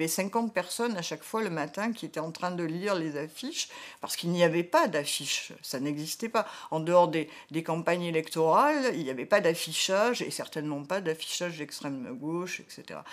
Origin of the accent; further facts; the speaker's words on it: Marseille, Provence-Alpes-Côte d'Azur, France; moi, je suis de Marseille, et voilà, on n'est pas... C'est la Méditerranée.